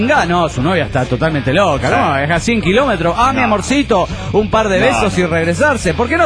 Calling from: Toluca, State of Mexico, Mexico; desde Toluca, México.

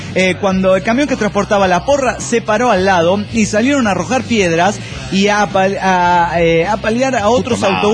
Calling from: Tultitlán, State of Mexico, Mexico; monitorista de Tultitlán, México.

